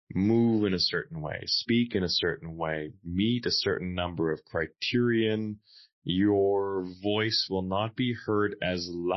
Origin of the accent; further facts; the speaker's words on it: Netherlands; accent: Dutch; English is a second language; now in Canada; as you can tell by my thick Dutch accent, I'm a Canadian. You know, I came out here